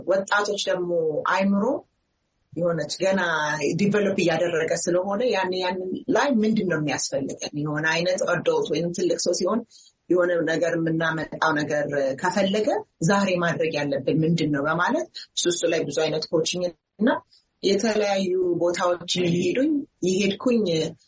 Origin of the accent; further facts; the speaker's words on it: United States; ማለት አሜሪካ ውስጥ ነው ያደግኩት።